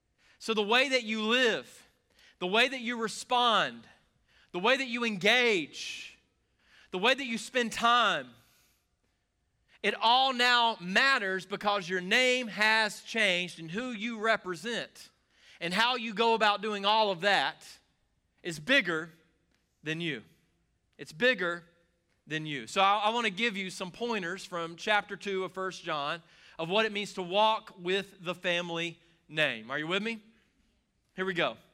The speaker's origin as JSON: {"language": "English", "town": "Moonville", "region": "South Carolina", "country": "United States", "tie": "born or raised there", "said": "Back where I grew up in Moonville, South Carolina, I mean, heaven on earth"}